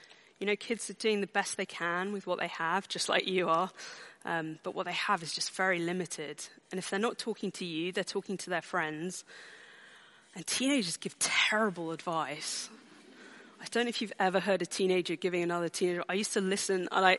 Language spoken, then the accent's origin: English; United Kingdom; particularly as British people, so having worked in America